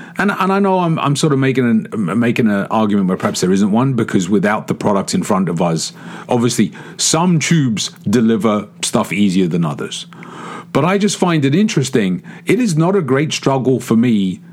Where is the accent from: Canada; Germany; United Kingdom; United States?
United Kingdom; England; when I was a kid, and I wish I could remember the name of the product growing up in England